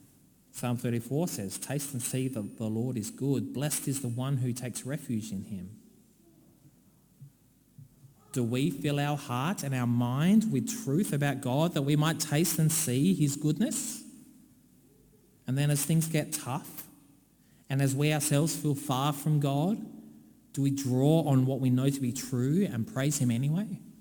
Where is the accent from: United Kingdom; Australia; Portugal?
Australia; me being formally recognised as an Australian citizen, and I got a citizenship certificate, even though I had always lived here